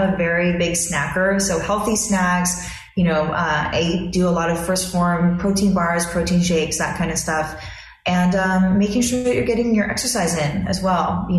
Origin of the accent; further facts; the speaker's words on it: Los Angeles, California, United States; You know, I'm from Los Angeles and I love LA. Like, I love where I'm from. I love my hometown.